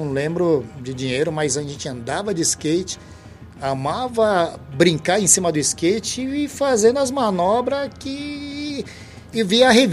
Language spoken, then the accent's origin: Portuguese; São Paulo, Brazil; Mas eu que sou de São Paulo, paulista, da Gema aqui, apesar que eu morei em vários lugares